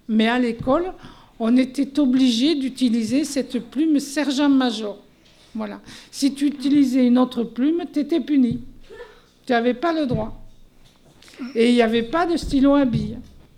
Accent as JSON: {"language": "French", "town": "Toulouse", "region": "Occitanie", "country": "France", "said": "Sinon, j'habitais rue des Saules. Voilà, je suis venu quand je me suis mariée. Je suis une Toulousaine, oui, comme les maisons toulousaines."}